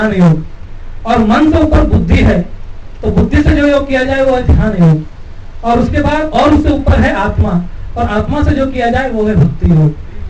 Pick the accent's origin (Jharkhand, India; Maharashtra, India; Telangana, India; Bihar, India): Maharashtra, India; Mumbai; जैसे मैं बॉम्बे से हूं